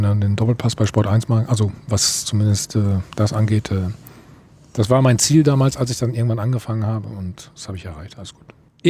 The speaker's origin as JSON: {"language": "German", "town": "Bad Salzuflen", "region": "North Rhine-Westphalia", "country": "Germany", "said": "ich komme nun mal da aus Bad Salzuflen, das ist 20 Kilometer von Bielefeld."}